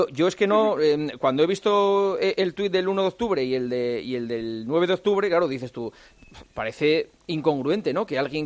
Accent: Spain; que soy español

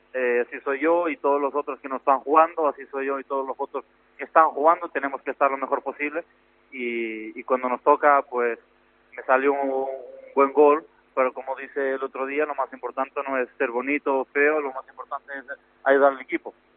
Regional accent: Lisbon, Portugal; Spanish is a second language; Yo soy justo de la capital, de Lisboa.

